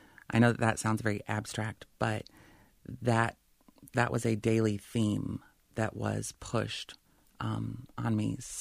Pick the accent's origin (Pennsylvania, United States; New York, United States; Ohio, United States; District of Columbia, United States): New York, United States; Syracuse; Oh, yeah. Syracuse.